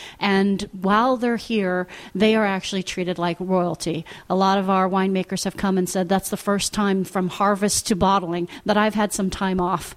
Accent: Virginia, United States; I grew up in Virginia wine since I was just a child

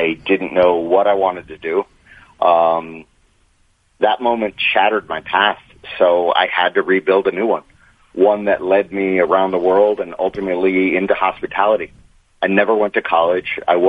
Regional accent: Fort Lauderdale, Florida, United States; Yeah, so I grew up in Fort Lauderdale.

